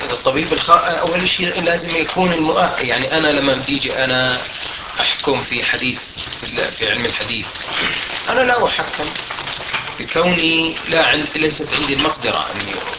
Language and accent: Arabic; Jordan; في القانون الطب عندنا في الأردن لا يمنع ذلك